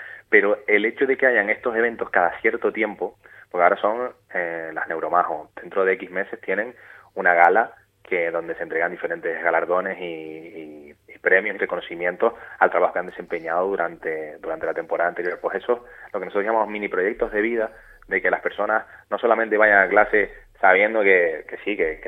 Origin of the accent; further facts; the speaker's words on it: Canary Islands, Spain; para competir y ganar primero en Fuerteventura, y si tengo la suerte de conseguir ganar dentro de mi propia isla